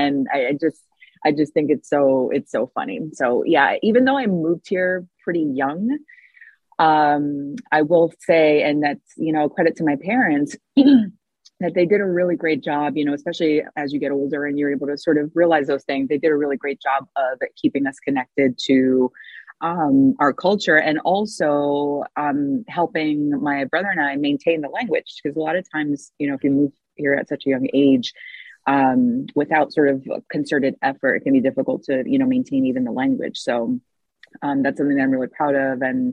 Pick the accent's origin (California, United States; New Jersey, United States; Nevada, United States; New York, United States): New Jersey, United States; And my brother, you know, we grew up in North Jersey.